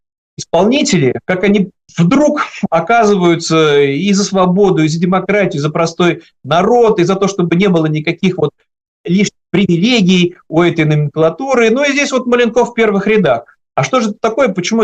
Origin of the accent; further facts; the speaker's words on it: Saint Petersburg, Russia; сам уроженец Ленинграда, это все вот мой родной город